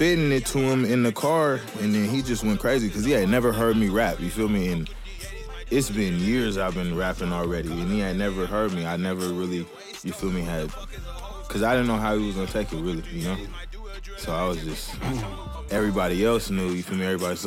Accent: Seattle, Washington, United States; Yeah, I'm from Seattle. I'm from the Central District.

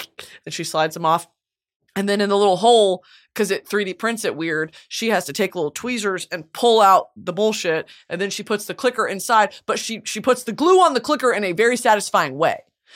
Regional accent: United States; I'm respectful. I'm American.

